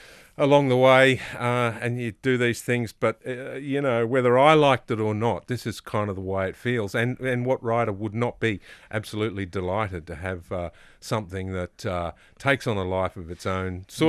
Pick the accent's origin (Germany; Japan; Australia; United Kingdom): Australia; Bendigo, Victoria; also born or lived in Melbourne, Australia; it wasn't in the house I grew up in Bendigo and Melbourne in the 1960s.